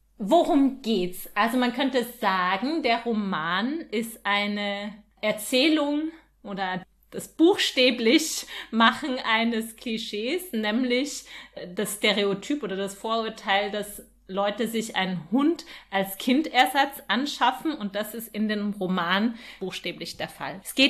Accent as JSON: {"language": "German", "country": "Austria", "said": "Bei uns in Österreich sagt man nicht Welpen. Der Welpe, sondern das Welpen."}